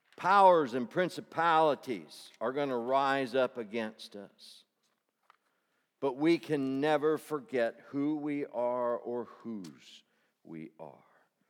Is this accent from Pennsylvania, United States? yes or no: yes; Glen Rock, Pennsylvania, United States; from Glen Rock, Pennsylvania.